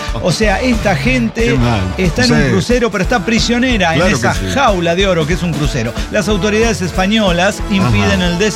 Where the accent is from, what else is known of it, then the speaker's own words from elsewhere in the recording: Bolivia; es porque soy boliviano, ¿verdad?